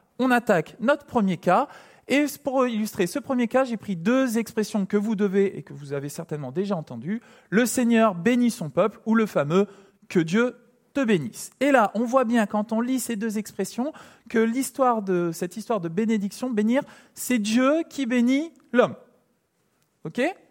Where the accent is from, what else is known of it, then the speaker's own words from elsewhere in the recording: France; On est français